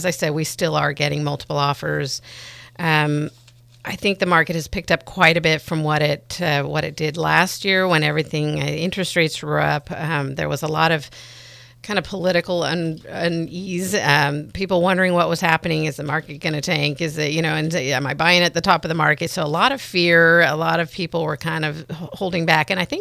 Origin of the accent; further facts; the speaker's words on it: California, United States; I grew up in Marin, so I'm familiar.